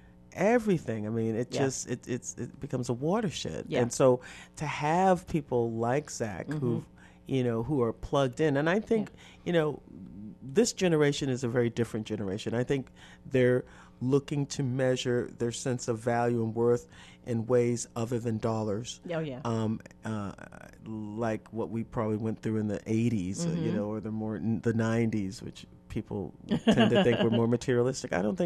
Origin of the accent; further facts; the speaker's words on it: Boston, Massachusetts, United States; I just mentioned we're from Boston